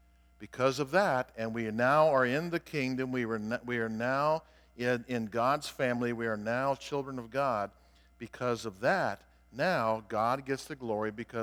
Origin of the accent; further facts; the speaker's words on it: Colorado, United States; I think of growing up in Colorado and seeing the giant feedlots with cattle out there